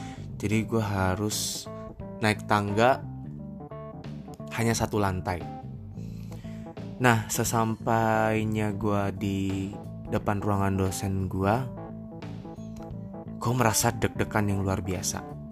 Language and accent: Indonesian; Pontianak, West Kalimantan, Indonesia; now in Jakarta, Indonesia; Gua sekarang stay di Jakarta. Dan asalnya gue dari kota Pontianak.